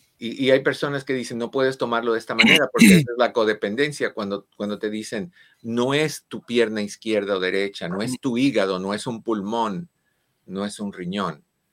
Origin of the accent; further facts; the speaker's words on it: Santiago de Cuba, Cuba; now in Los Angeles, United States; soy de Santiago de Cuba, no soy de Santiago de Chile.